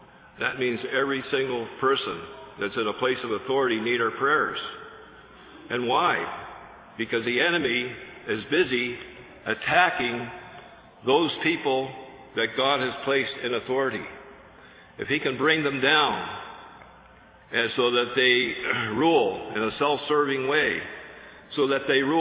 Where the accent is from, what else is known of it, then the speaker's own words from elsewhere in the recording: Canada; I'm from Canada. Up there we have two-party system pretty well.